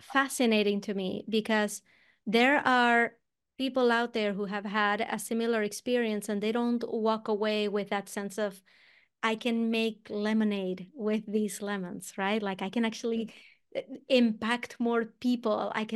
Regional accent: Venezuela; English is a second language; now in United States; It's like like right now I am from Venezuela, but whenever I talk to Venezuelans, I sound more Puerto Rican because I have been in the US for so long. But then when I speak in English, I speak with an accent.

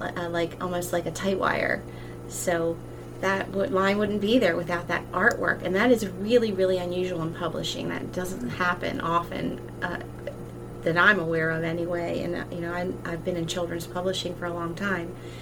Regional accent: Maryland, United States; I felt like I really needed to include my home state

